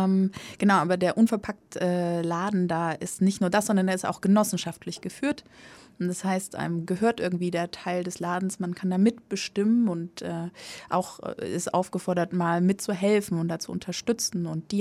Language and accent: German; Saxony, Germany; ich komme ja aus Sachsen.